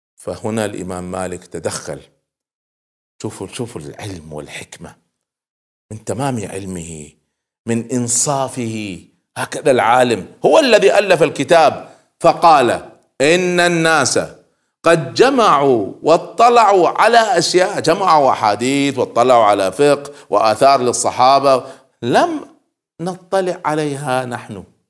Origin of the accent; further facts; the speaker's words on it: Kuwait; وعندنا في الكويت المذهب الرئيسي المذهب المالكي إلى اليوم.